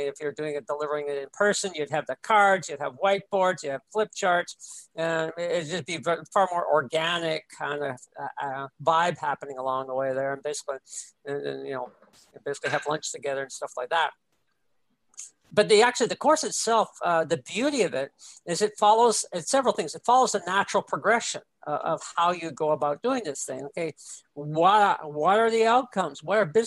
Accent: Canada; Not so much in my case, being Canadian

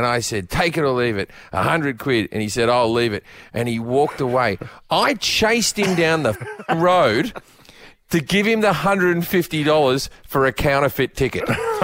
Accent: Australia; now in United States; I'm Australian. I don't bloody move over to America. I go for Australia. I supported Australia as a kid.

